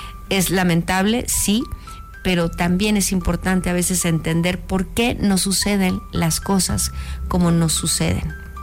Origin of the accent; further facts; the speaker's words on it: Mexico; todos somos mexicanos y lo que pasa en Nayarit, lo que pasa en Los Cabos, en La Paz, en Acapulco, en Oaxaca, en Chiapas, en Veracruz, en cualquier parte de nuestro México lindo y querido